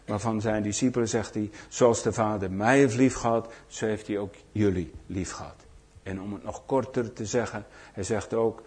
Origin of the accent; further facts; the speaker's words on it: Netherlands; Nou, wij zijn Nederlanders, dat is oké.